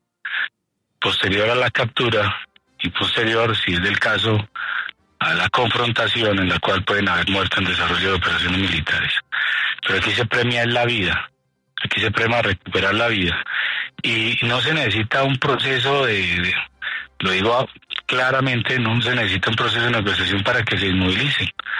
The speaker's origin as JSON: {"language": "Spanish", "country": "Colombia", "said": "yo soy colombiano, dispuesto a entregar absolutamente todo"}